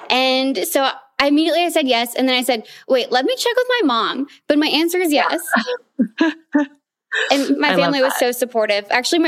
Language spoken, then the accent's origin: English; Louisiana, United States; I grew up in Louisiana, had just a wonderful childhood, and I was very active.